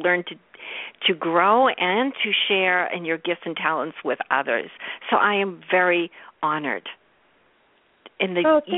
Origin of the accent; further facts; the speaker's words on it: Boston, Massachusetts, United States; And this is common in my neighborhood. I grew up in Boston. So we lived in a three-story building.